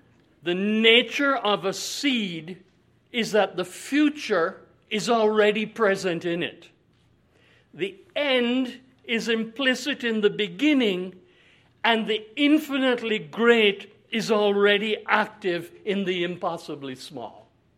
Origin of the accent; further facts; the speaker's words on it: Jamaica; When I was growing up in Jamaica in the 1950s